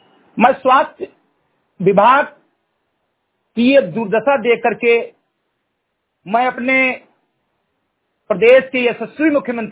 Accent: Mirgarhai, Uttar Pradesh, India; ग्राम सभा से मिर्गढ़ई विकासखंड मेनपुरवा जनपद बहराइच का मूल निवासी हूं

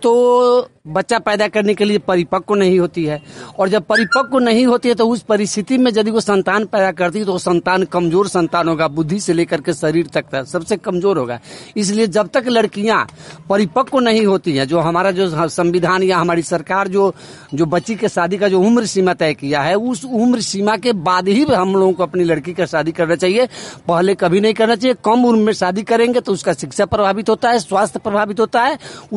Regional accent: Supi, Bihar, India; मैं मोहनी मंडल थाना सूपी जिला सीतामढ़ी का रहने वाला हूं।

